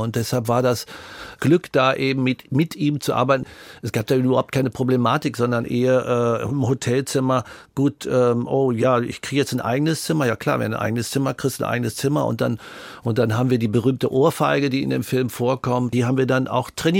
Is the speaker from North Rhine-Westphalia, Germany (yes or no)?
yes; Hagen, North Rhine-Westphalia, Germany; Und bei mir war es so, ich bin in Hagen auch groß geworden. Wir sind oft umgezogen.